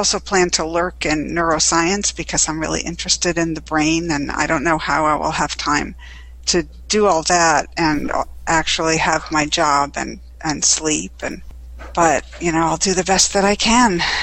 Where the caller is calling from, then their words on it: Gaithersburg, Maryland, United States; I'm speaking from Gaithersburg, Maryland, which is about 20 miles from Washington, D.C.